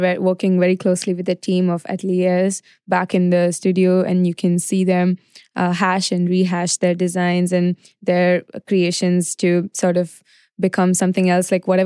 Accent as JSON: {"language": "English", "town": "Chennai", "region": "Tamil Nadu", "country": "India", "tie": "born or raised there", "said": "coming from growing up in Chennai"}